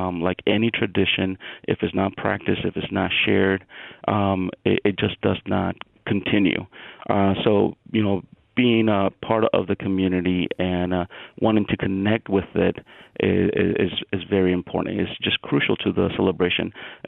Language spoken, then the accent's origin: English; Nicaragua; I'm not originally from Mexico. I'm originally from Nicaragua, and we celebrate it differently.